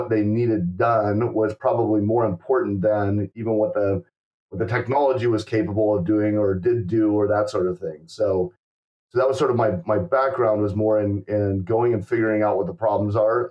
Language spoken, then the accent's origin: English; Seattle, Washington, United States; I grew up in Seattle with a lot of Japanese culture, took a little bit of Japanese language when I was young.